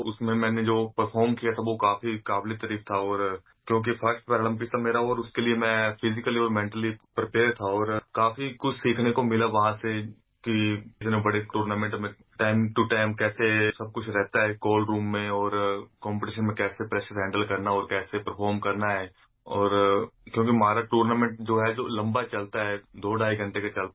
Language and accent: Hindi; Himachal Pradesh, India; और मैं हिमाचल प्रदेश से बिलोंग करता हूं, और मैं अपने दूसरे पैरालंपिक्स के लिए रेडी हूं, और मैं फिलहाल जर्मनी में ट्रेनिंग कर रहा हूं